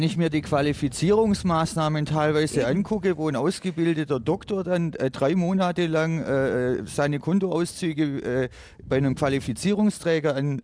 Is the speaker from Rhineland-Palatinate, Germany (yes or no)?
yes; Rhineland-Palatinate, Germany; ich komme aus Rheinland-Pfalz